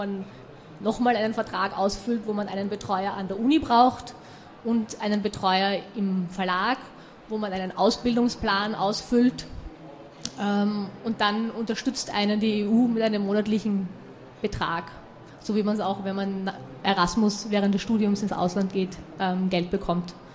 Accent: Vienna, Austria; Ich bin Wienerin, habe an der Uni Wien studiert

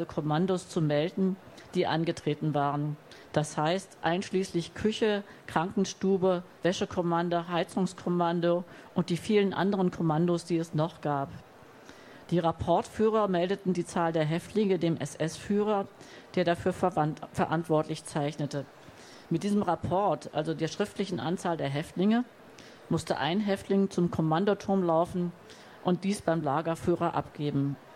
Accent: Cologne, North Rhine-Westphalia, Germany; Der eine war ein Genosse aus Köln am Rhein, meiner Heimatstadt.

